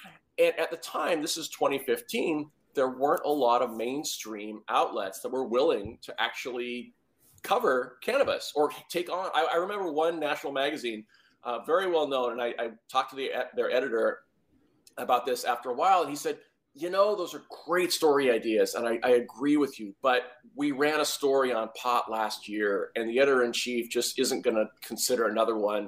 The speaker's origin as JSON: {"language": "English", "region": "Washington", "country": "United States", "tie": "born or raised there", "said": "And then in 2012, my home state, Washington, decided to legalize cannabis for all adults."}